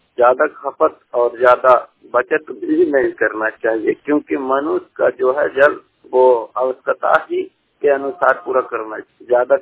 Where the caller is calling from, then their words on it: Bagiya Surari, India; हम ग्राम बगिया सुरारी से बोल रहे हैं।